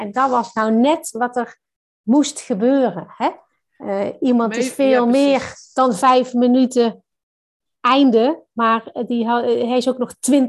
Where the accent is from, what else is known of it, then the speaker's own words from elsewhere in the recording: North Brabant, Netherlands; Ik kom uit Brabant, sorry.